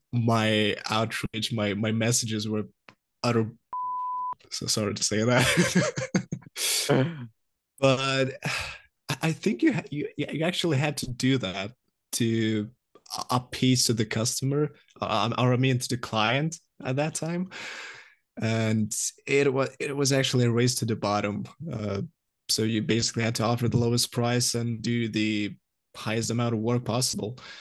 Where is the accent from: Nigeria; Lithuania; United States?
Lithuania; and by that I'm from Lithuania.